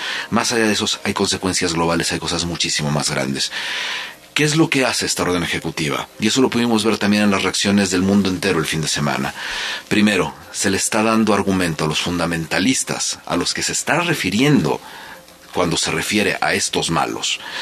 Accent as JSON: {"language": "Spanish", "country": "Mexico", "said": "soy mexicano, soy mitad sirio."}